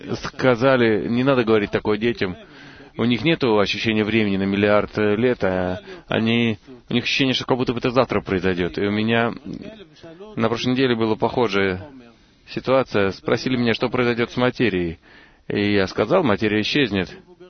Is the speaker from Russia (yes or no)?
no; Southern District, Israel; Я из Негева.